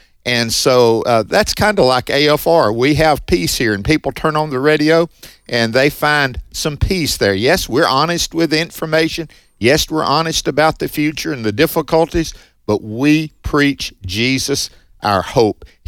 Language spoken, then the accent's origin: English; Mississippi, United States; I mean, I was raised here in Northeast Mississippi with godly pastors that preached the word of God